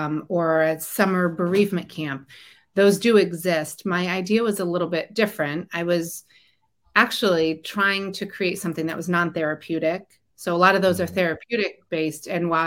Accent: Connecticut, United States; And I was growing up in Connecticut and was really fortunate that I had, like you, I had this army of family and friends around

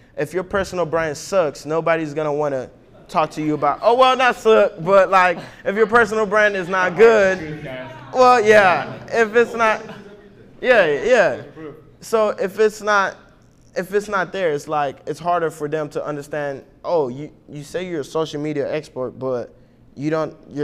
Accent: Nigeria; We're both immigrants. I came from Nigeria. It's a country in Africa. And I have the immigrant drive in me, too.

